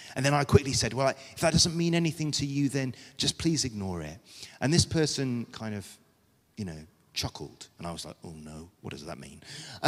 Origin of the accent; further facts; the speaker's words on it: United Kingdom; I'm very British.